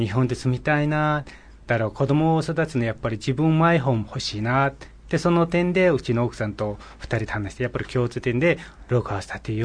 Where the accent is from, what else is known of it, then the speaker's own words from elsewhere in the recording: Mongolia; Japanese is a second language; also born or lived in Ulaanbaatar; now in Japan; 自分も育ちが田舎に育ちですけど、まあ大きくなったら大学校とかは街の中オランバトルでいたもんで、